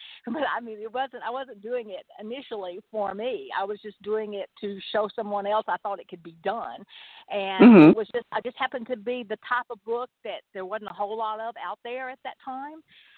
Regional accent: Texas, United States; I am from East Texas, and I have spent a lot of time in Louisiana.

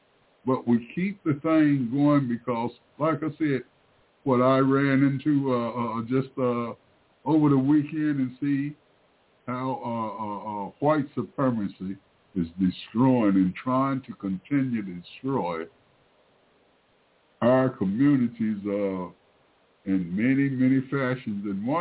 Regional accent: Delaware, United States; But I'm from Delaware, and I'm from that rural area. I know all about Sussex County, Delaware, and it's worse today than it was when I was a kid.

